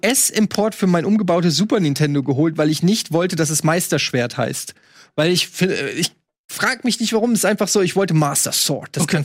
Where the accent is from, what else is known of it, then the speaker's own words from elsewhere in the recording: Germany; klingt jetzt bescheuert, dass ich das als Deutscher sage, aber ich finde die deutsche Sprache nicht besonders sexy.